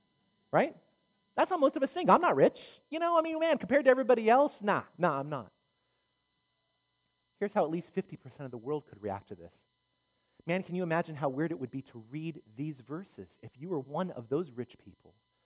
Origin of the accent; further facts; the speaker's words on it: United States; Certain things are owed to me because I'm an American, you know.